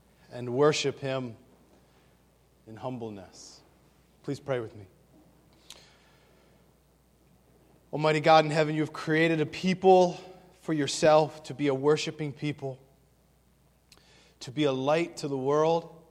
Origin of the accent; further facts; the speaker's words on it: Jarrettsville, Maryland, United States; this is nearly exactly like my hometown. And so I feel like I'm back in Jarrettsville, Maryland.